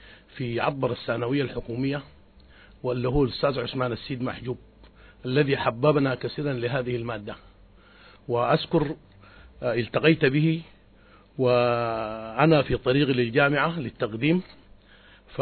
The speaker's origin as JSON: {"language": "Arabic", "region": "River Nile", "country": "Sudan", "tie": "born or raised there", "said": "من مواليد غرية السلمة، ريفي جنوب بربر."}